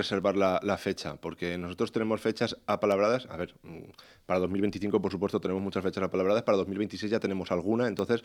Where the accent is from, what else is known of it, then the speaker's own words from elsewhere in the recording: Valencian Community, Spain; para los que somos valencianos y los que somos falleros